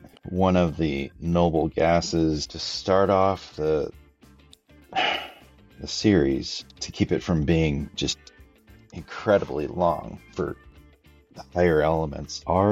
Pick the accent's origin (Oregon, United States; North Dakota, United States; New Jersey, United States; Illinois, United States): Illinois, United States; Chicago; I grew up outside of Chicago, so it's like going home.